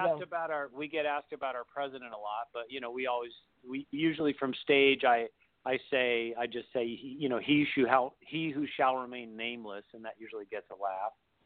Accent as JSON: {"language": "English", "country": "United States", "said": "we've mostly focused on touring in Europe and touring in other places because we're from America."}